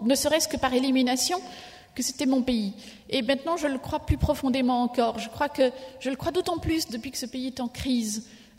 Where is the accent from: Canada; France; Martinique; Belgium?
Belgium; mais je suis belge moi-même